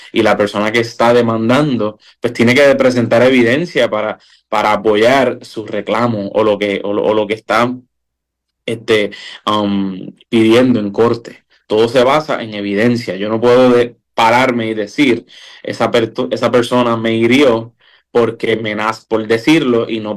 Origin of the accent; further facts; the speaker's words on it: Puerto Rico; no tan solo como puertorriqueños, ¿verdad?, pero también como seres humanos.